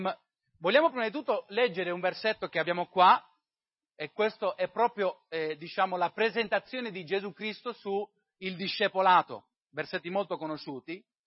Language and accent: Italian; United States; È molto ironico, io vengo dall'America e sul biglietto americano cosa è scritto?